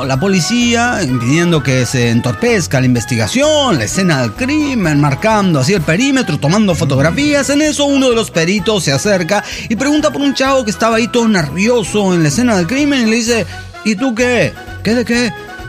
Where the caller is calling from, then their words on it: Cochabamba, Bolivia; de Cochabamba, Bolivia.